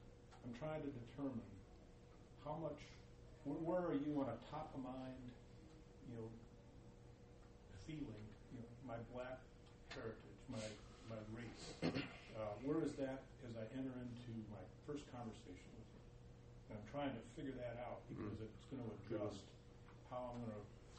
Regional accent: Chicago, Illinois, United States; also born or lived in Detroit; now in San Jose, United States; I live in San Jose now, but I'm from Chicago and Detroit.

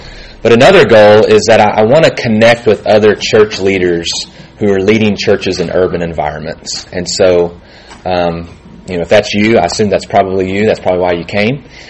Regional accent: Searcy, Arkansas, United States; So I grew up in a small town. I grew up in Searcy, Arkansas, and at that time about 15,000 to 20,000 people was our population.

